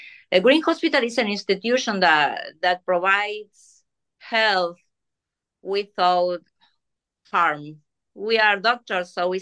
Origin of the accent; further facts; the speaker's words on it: Argentina; English is a second language; I am from Argentina